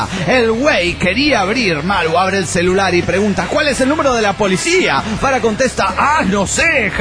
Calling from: Pilar, Buenos Aires Province, Argentina; de Pilar, Argentina.

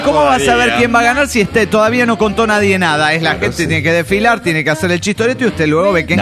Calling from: Ciudad Juárez, Chihuahua, Mexico; Hola, ¿cómo están? … de Ciudad Juárez, México.

